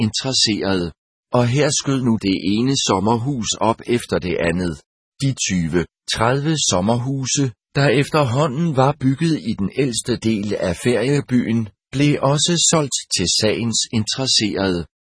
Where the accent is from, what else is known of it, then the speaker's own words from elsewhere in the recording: Sindal, North Jutland, Denmark; mit barndomshjem Moskildvad ved Sindal